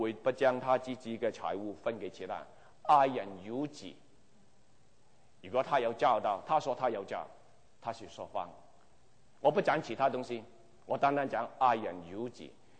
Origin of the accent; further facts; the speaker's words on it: Guangdong, China; 你不知道我是广东人吗？